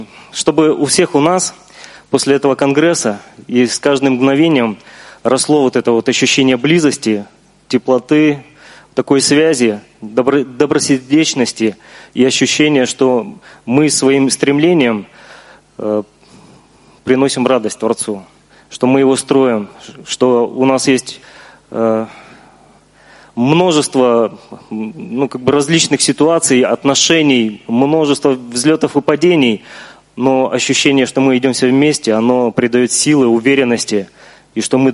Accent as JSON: {"language": "Russian", "town": "Krasnoyarsk", "region": "Krasnoyarsk Krai", "country": "Russia", "said": "из Красноярска, из этого региона, Урал-Сибкас. Он очень большой."}